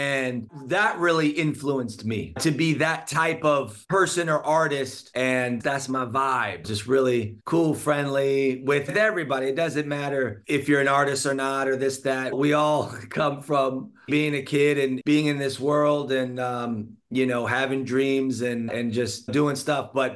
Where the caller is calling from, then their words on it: Montanito, California, United States; From Montanito, California, which is in the middle of Calabasas and Malibu.